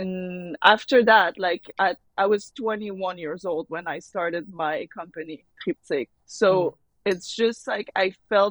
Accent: Montreal, Quebec, Canada; So I'm from Montreal. I grew up in the suburbs, in a great family

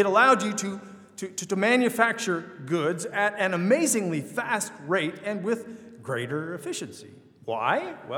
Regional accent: Michigan, United States; As recently as when I was growing up in Michigan, it was still possible to think about catching on at one of the auto plants.

